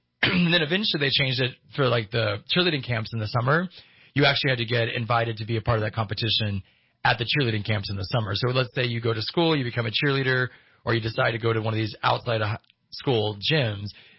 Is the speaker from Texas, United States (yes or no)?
yes; Texas, United States; because I'm originally from Texas.